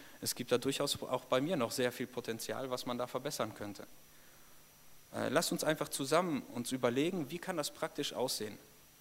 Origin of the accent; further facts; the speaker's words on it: Paderborn, North Rhine-Westphalia, Germany; Ich bin in der Gemeinde in Paderborn dort groß geworden, von klein auf.